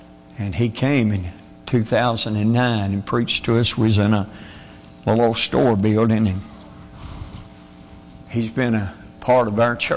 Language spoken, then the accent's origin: English; Mount Airy, North Carolina, United States; we're from Mount Uri and lived there all my life. And everybody relates it to Mayberry.